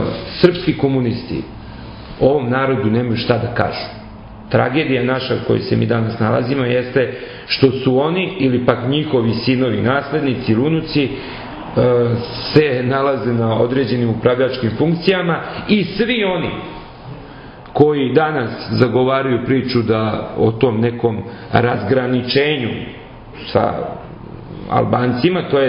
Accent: Kraljevo, Šumadija and Western Serbia, Serbia; Ja sam rodom iz Kraljeva

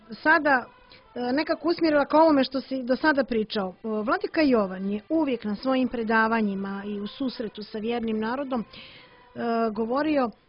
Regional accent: Montenegro; Naravno, tako je i kod nas u Crnoj Gori, u hramovima danas su služene svete liturgije

